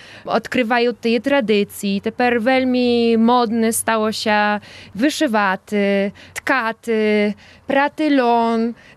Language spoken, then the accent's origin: Ukrainian; Polichna, Podlaskie Voivodeship, Poland; now in Warsaw, Poland; Я теж родом з Полічної, яка 2 кілометри від Добриводи.